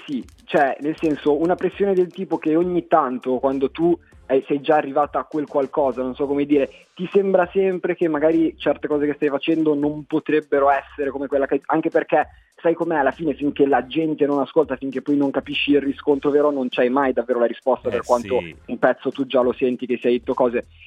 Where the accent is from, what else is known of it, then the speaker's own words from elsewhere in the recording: Bologna, Emilia-Romagna, Italy; now in Milan, Italy; io adesso vivo a Milano, però sono di Bologna, era da Capodanno che ero salito su a Milano, appunto, e poi col virus e tutto non ero ancora riuscito a scendere e oggi è la prima volta che sono tornato a Bologna